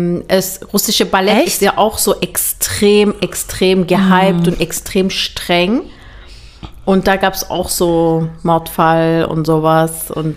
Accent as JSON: {"language": "German", "country": "Germany", "tie": "born or raised there", "said": "wir kommen ja beide aus der Türkei und leben aber oder haben unser ganzes Leben eigentlich in Deutschland verbracht, sind dort geboren, aufgewachsen, zur Schule gegangen."}